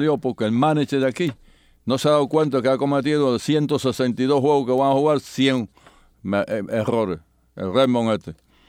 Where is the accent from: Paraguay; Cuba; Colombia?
Cuba; moved away; empecé jugando cuando salí de Cuba en Puerto Rico